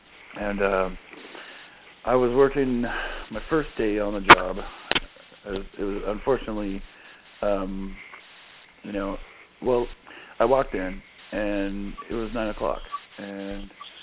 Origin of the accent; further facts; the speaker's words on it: Windsor, Ontario, Canada; I mean, I'm from Windsor, Ontario, Canada, and, you know, I'm just a small-town boy.